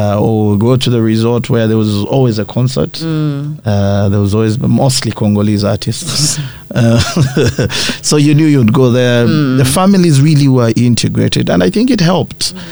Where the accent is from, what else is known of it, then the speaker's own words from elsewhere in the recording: Entebbe, Central Region, Uganda; I'm from Entebbe, yes.